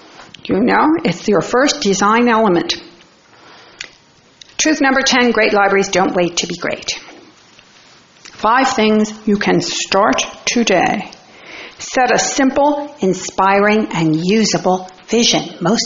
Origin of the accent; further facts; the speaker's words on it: New Jersey, United States; And because I'm from New Jersey and I'm not being paid, I get to provide a suitable answer.